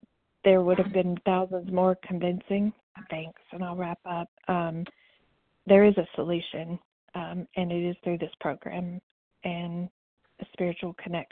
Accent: Alabama, United States; from Alabama, compulsive overeater.

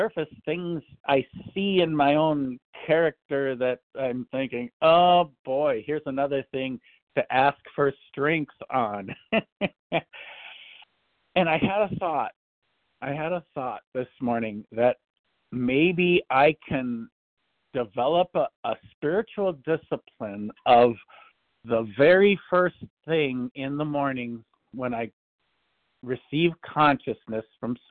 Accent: Minnesota, United States; I am from Minnesota, Yasher, you betcha. Yeah, it's cold up here, I tell you what.

